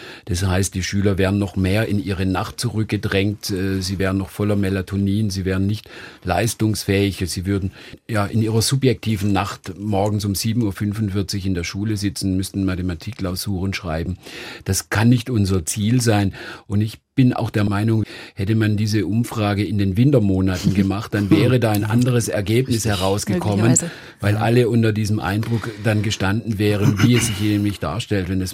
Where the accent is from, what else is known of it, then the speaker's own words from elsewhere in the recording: Landau, Rhineland-Palatinate, Germany; Ich habe gerade in meiner Heimatstadt